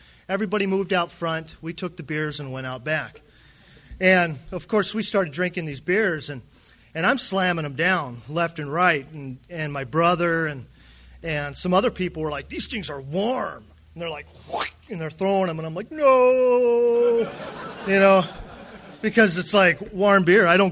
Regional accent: Santa Barbara, California, United States; also born or lived in Vero Beach / Plentywood; because I was born in Vero Beach, Florida, and raised in Santa Barbara, California, and became a massive drunk in Plentywood, Montana.

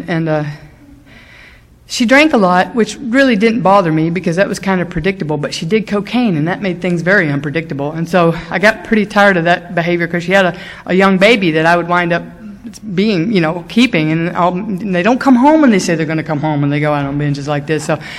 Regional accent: Mississippi, United States; when I was growing up in Mississippi in college down there, we had to drive 2.5 hours to a gay bar in Alabama.

